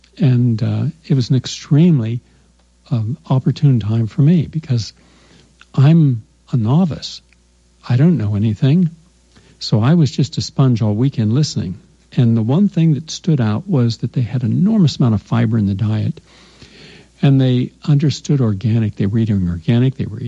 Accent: Ohio Valley, United States; I mean, 60 was old where I grew up. Mind you, I'm growing up in the Ohio Valley, one of the most polluted areas in America.

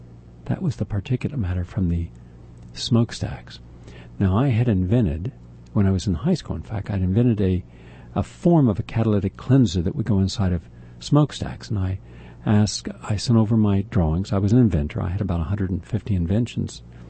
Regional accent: Parkersburg, West Virginia, United States; I grew up in Parkersburg, which is in the Kanawha Valley, just about 10, 15 miles from DuPont.

